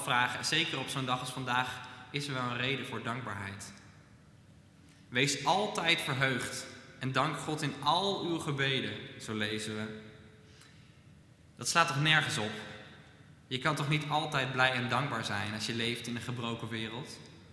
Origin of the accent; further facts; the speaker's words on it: Netherlands; We zijn Nederlanders, we zijn nuchter, we werken hard. En we leven in een rijk land waarin alles goed geregeld is.